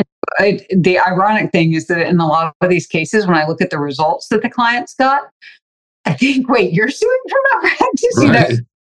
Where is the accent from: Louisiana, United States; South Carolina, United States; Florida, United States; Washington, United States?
Louisiana, United States; And I'm from Louisiana.